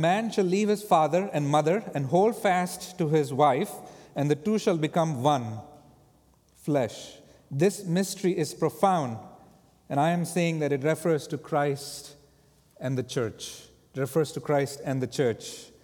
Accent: India; now in United States; And so coming and being born and raised in India, I never had any doubt that if I meet believers here in the U.S., that I would be able to connect with them

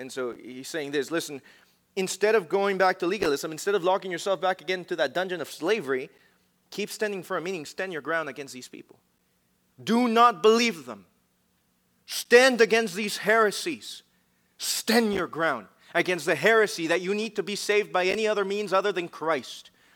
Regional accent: Mexico; For example, I am from Mexico

